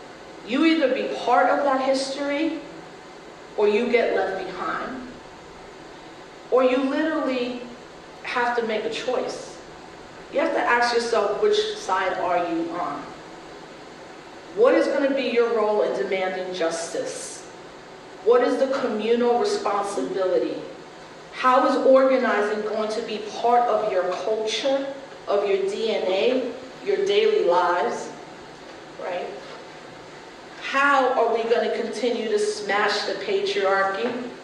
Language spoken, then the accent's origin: English; Bronx, New York, United States; So I grew up in the Bronx.